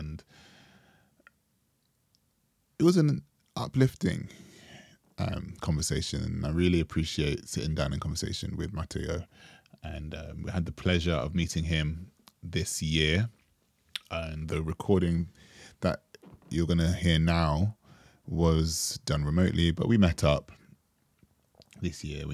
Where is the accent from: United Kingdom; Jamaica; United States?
Jamaica; And we bonded over being Jamaican.